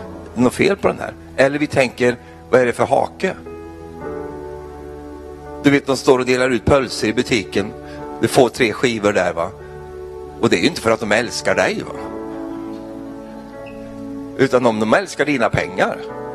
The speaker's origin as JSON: {"language": "Swedish", "country": "Sweden", "said": "För vi svenskar säger ju inte så."}